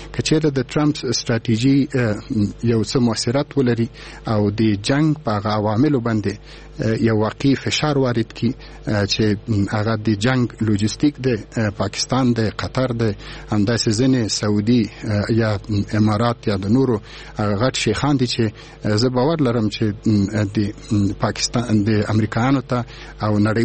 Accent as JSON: {"language": "Pashto", "country": "Afghanistan", "said": "یعنی مونږ د یو افغان په حیث باندې باید"}